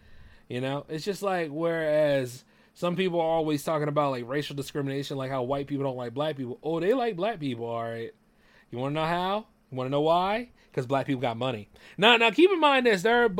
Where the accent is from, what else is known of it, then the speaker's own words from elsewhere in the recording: Delaware, United States; growing up in Delaware as a kid.